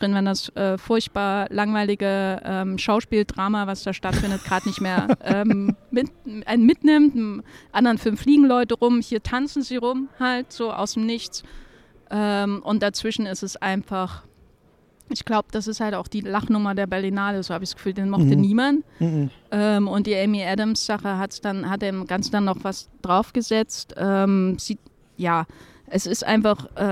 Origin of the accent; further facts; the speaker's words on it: Thuringia, Germany; accent: East Thuringian; meinen eigenen Dialekt, der ist ja so in der Nähe, das ostthüringische, sächsische ist so nebenan